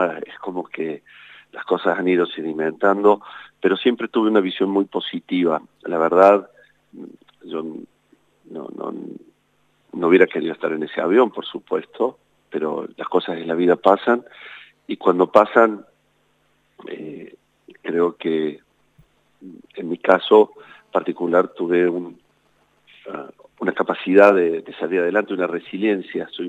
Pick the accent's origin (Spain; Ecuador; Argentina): Argentina; Córdoba; como buen cordobés, por ahí tengo un sentido del humor que bastante ácido